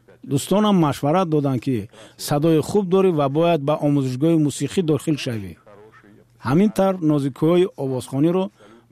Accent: Regar, Tajikistan; حدود 5 سال کودکیم در ملاتاو آباد گذشت و بعدتر به ریگر کوچ بستیم. در تاجیکستان 4 شهر بود

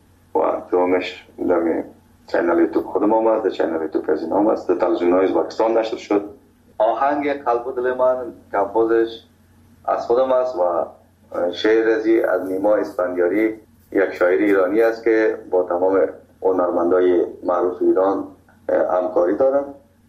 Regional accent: Kabul, Afghanistan; و من کابلیم

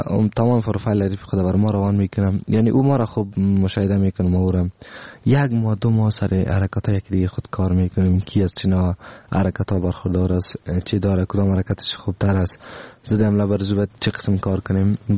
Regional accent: Afghanistan; ما افغان هستیم،

